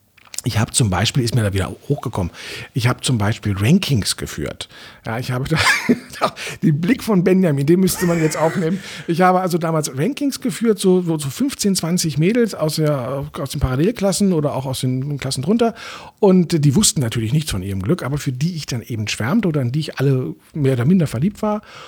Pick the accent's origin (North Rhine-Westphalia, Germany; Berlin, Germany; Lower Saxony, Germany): Berlin, Germany; ich bin in Eichkamp aufgewachsen.